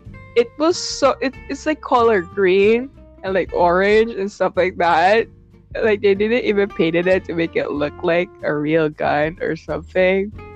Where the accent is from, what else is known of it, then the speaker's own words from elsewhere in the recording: Philippines; I'm like, I'm a Filipino. Of course I love the drama, you know?